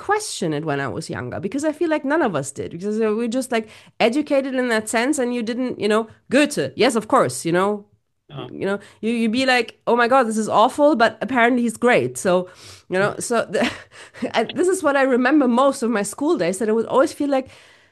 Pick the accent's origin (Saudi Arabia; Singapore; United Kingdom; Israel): Saudi Arabia; I grew up in Saudi Arabia. I have an Arabic dad, a German mom. I'm very used to, like, switching in languages and cultures and perspectives.